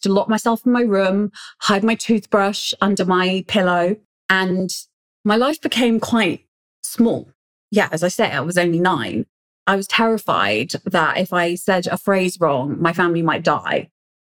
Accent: London, United Kingdom; So my story is I grew up in London, had a loving home

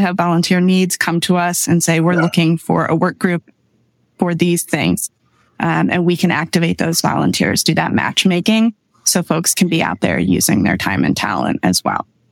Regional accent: Michigan, United States; And I'm from Michigan, where there's a lot of Dutch people.

